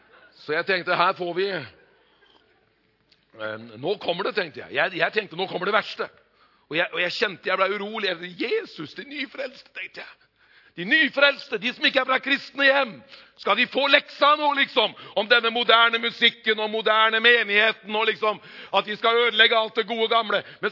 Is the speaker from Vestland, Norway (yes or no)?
no; Hokksund, Buskerud, Norway; når vi hadde ungdomskoret vårt hjemme i Hokksund, i hjembygda mi